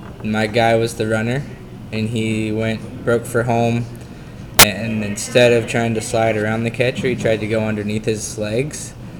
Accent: Cincinnati, Ohio, United States; I'm from the Cincinnati area

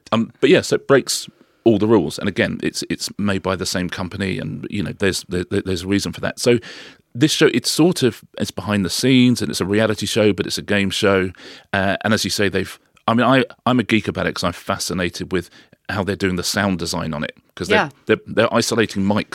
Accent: United Kingdom; I can look at John from Daventry, I'm British, I can look at him and I have a view already.

